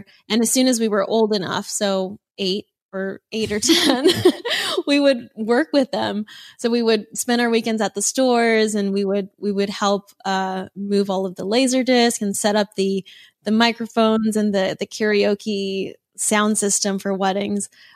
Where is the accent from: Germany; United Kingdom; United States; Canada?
Canada; Toronto, Ontario; also born or lived in Mississauga; grew up in Vietnam and came to Canada in 77, I think, yeah, So yeah, I grew up in Ontario.